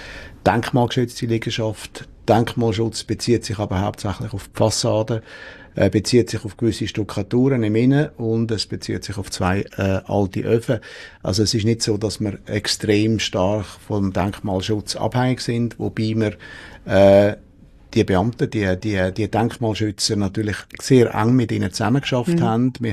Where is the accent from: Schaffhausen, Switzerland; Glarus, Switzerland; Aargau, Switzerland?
Aargau, Switzerland; Ich persönlich nicht, nein, ich komme aus dem Fricktal